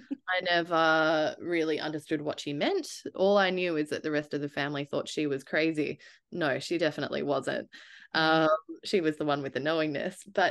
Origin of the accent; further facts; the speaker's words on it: Melbourne, Victoria, Australia; I grew up in Melbourne, hustle and bustle, like I mentioned, a lot of hospitality, a lot of music industry festivals, big groups of people.